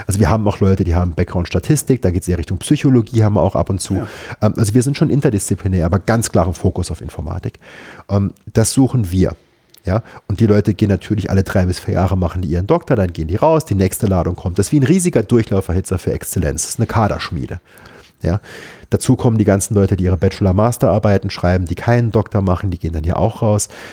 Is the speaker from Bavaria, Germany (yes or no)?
no; Saarbrücken, Saarland, Germany; Ich bin in Saarbrücken groß geworden, da sind 2 Max-Planck-Institute.